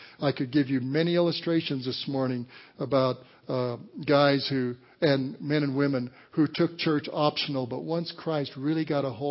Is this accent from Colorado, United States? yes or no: yes; Walsenburg, Colorado, United States; I come from an Italian family, and we are very close. I grew up in Walsenburg, and I had Italians, uncles, and aunts.